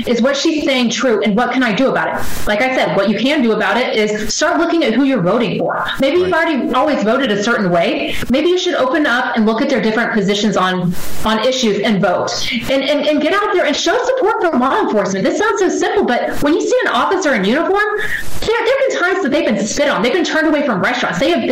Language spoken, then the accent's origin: English; Texas, United States; now in Florida, United States; I mean, I am originally from Texas. I'm now a resident of Florida, but I'm from Texas